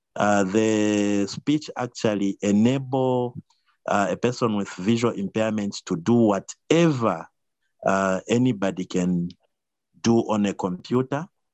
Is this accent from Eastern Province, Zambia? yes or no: no; Copperbelt, Zambia; I grew up on the Copper Belt, did my basic education in a visually impaired school called Lion School for the Blind in Dola.